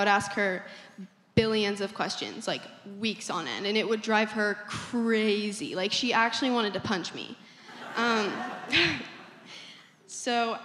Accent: San Clemente, California, United States; born there; I was born here in San Clemente 14 years ago to my mom and dad

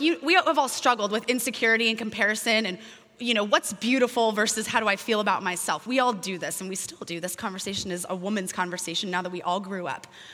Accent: Orange, California, United States; So I grew up in Orange, California, which is 25 miles north of here, in a little town

